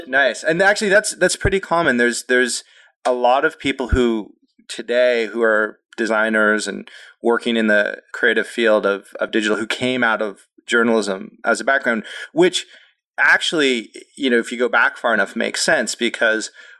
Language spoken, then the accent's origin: English; Toronto, Ontario, Canada; moved away as an adult; now in United States; since I moved to the Bay Area, let's see, it was a year ago, February. So February of 2015, and I come from Toronto, Canada originally.